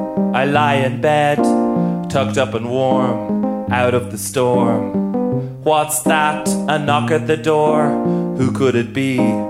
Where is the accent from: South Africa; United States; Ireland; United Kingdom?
Ireland; Dublin, Leinster; Where are you from? I'm from Dublin City.